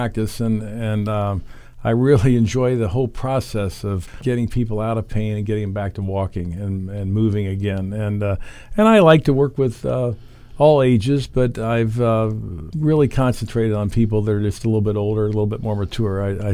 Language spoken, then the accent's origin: English; Indianapolis, Indiana, United States; now in Rushville, United States; I retired from the military as a colonel and moved back to Indianapolis, which was my hometown, and worked at Noblesville at Riverview for 20 years. Now I'm down here for hopefully a longer stint than that, maybe, in Rushville.